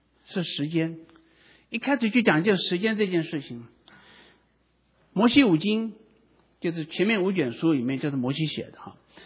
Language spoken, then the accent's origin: Chinese; China; 我们中国人过这个旧历年哈